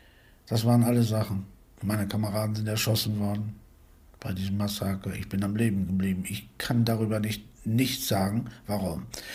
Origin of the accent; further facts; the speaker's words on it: Germany; Nein, ich bin Deutscher. Und bleib es. Mehr kann ich darüber nicht sagen. Ich liebe das Land und ich bin hier geboren